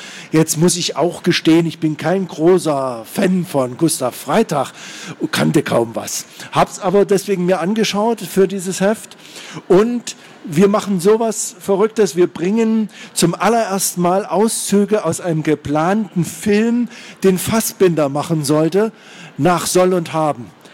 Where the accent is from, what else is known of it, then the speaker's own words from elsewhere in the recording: Thuringia, Germany; Ich komme also aus Thüringen, ich wohne in Jena